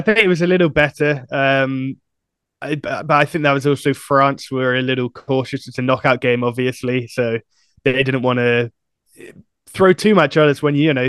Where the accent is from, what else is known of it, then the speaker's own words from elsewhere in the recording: England, United Kingdom; as a Netherlands fan growing up in England